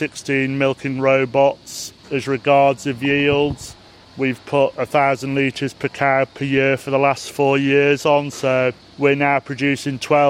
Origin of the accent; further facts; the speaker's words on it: North West England, United Kingdom; I grew up on the Cheshire Dairy Flats, and I've done organic, I've done Channel Islands, I've done rare breed beef.